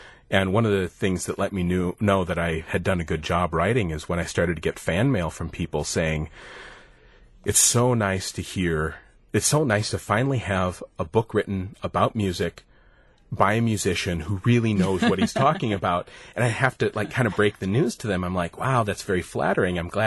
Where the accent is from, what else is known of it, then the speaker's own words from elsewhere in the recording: Stevens Point, Wisconsin, United States; I'll probably be doing one in Stevens Point fairly soon too. It's my hometown.